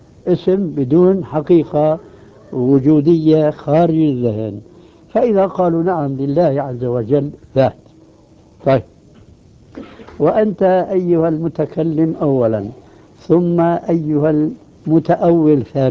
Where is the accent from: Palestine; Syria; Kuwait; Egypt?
Syria; وعندنا في الشام أو بالمعنى الأصح في سوريا